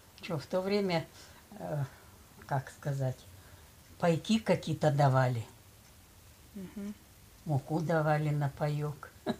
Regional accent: Kazakhstan; born there; Я родилась в селе в Казахстане. Угу. Село Малогоровка. В 1935 году.

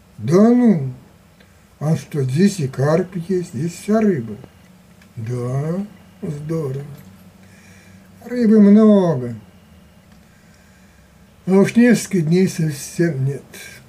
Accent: Moscow, Russia; Нет, я москвич.

